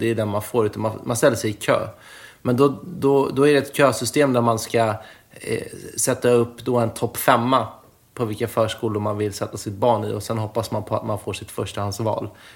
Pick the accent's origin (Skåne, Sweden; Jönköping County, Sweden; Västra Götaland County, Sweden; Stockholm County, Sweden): Stockholm County, Sweden; Stockholm; För att också i Stockholm, så där jag växte upp, så var förskolegårdarna gigantiska.